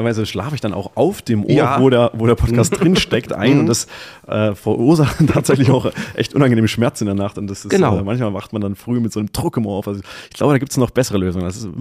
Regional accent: Saxony, Germany; Ich bin ja gebürtig, komme ich aus der Nähe von Bautzen, um es vielleicht ein bisschen einzugrenzen. Bin da groß geworden, bin dann aber relativ schnell auch aus der tiefsten, sagen wir, Ostprovinz, lieb gemeint, dann in Richtung Dresden, Leipzig, Chemnitz, Erfurt weitergezogen

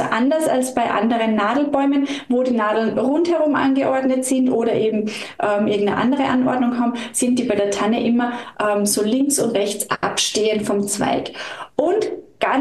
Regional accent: Salzburg, Austria; ich komme direkt aus den Bergen, aus dem Salzburger Land, eben mitten im Wald quasi zu Hause.

